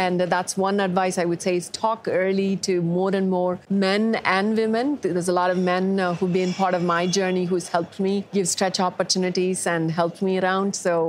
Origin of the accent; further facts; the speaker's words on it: India; accent: Indian; My children still seem to think I have a little bit of an Indian accent.